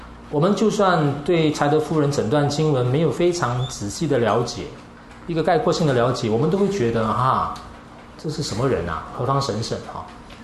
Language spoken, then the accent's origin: Chinese; Malaysia; 当然也是因为我来自马来西亚